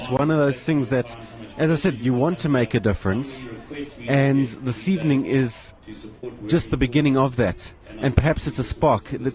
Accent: Johannesburg, Gauteng, South Africa; I'm from Joburg

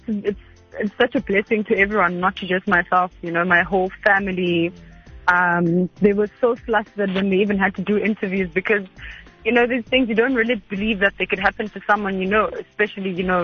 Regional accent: Eastern Cape, South Africa; From the Eastern Cape, a small village there called Tolo Esdwadweni, so that's where I'm from.

